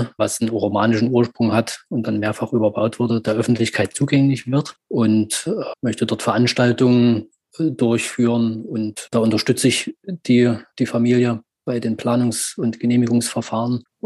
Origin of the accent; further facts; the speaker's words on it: Leipzig, Saxony, Germany; now in Halle, Germany; Also ich komme ursprünglich aus Leipzig, habe dann in Dresden studiert, dann auch in Leipzig gearbeitet, wohne aber seit 2007 in Halle.